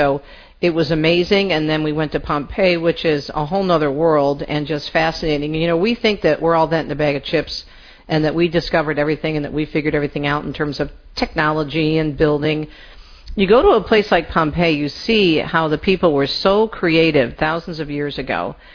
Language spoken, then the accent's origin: English; Michigan, United States; many of whom are from my home state of Michigan